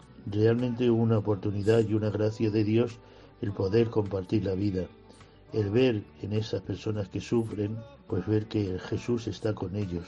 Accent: Madrid, Community of Madrid, Spain; born there; nací aquí en Madrid y llevo 33 años de cura. Profesionalmente soy maestro de niños de primaria

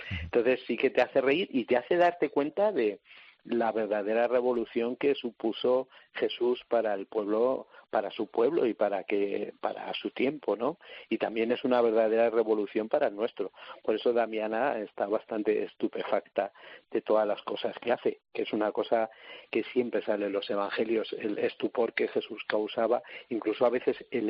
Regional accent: Salamanca, Castile and León, Spain; Bueno, yo soy de Salamanca

